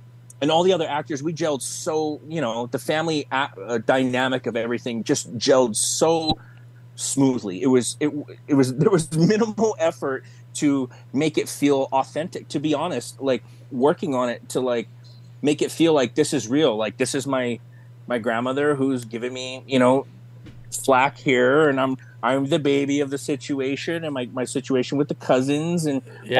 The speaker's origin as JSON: {"language": "English", "town": "Los Angeles", "region": "California", "country": "United States", "tie": "born or raised there", "said": "Even though I grew up in Los Angeles, people are like, well, you should be used to the heat."}